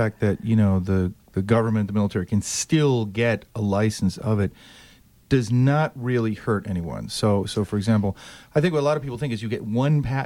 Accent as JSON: {"language": "English", "town": "Chicago", "region": "Illinois", "country": "United States", "said": "I'm from Chicago. I'm a little worried to go back."}